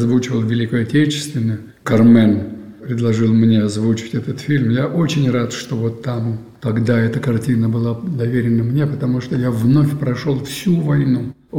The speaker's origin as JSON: {"language": "Russian", "region": "Moscow", "country": "Russia", "said": "А я москвич, я приехал уже, я к москалю размовляю."}